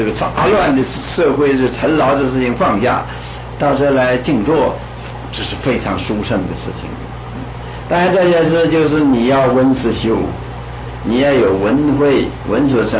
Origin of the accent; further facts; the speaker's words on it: China; 我们中国人，我们汉文佛教今天的佛教，我们不能不承认是衰微了啊